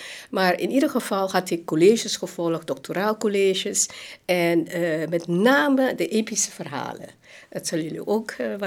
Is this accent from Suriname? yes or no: yes; Suriname; born there; Nou, ik ben in Suriname geboren. En mijn ouders komen uit China. En wij zijn Hakka-Chinezen.